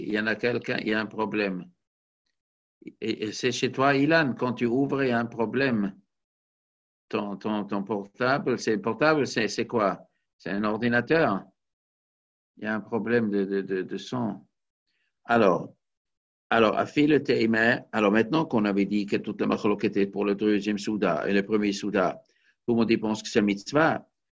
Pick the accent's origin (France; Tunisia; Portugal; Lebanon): Tunisia; chez nous en Tunisie, on appelle ça le henné.